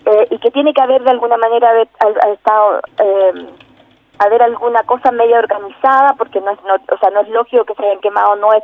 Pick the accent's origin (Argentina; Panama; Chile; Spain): Chile; yo amo mi país y sé que vamos a ser capaces de salir y de que la luz le va a ganar a la oscuridad y que vamos a ser capaces. Confío, si bien no me gusta la clase política de ningún país, confío en la capacidad que ha tenido Chile siempre